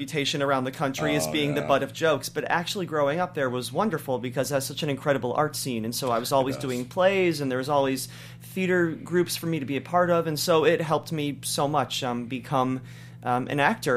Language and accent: English; Cleveland, Ohio, United States; I grew up in Cleveland, Ohio, as Cleveland, a nice